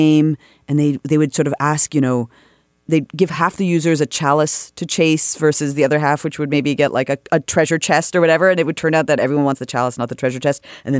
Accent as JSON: {"language": "English", "country": "Canada", "moved": "yes", "said": "I mean, I'm from Canada."}